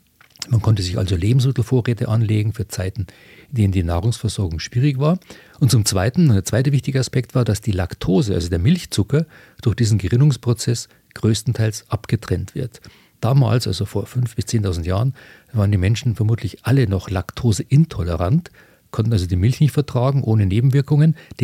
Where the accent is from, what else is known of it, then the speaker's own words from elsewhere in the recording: Munich, Bavaria, Germany; dass ich als Münchner beim Leberkäse primär an den bayerischen Leberkäse denke.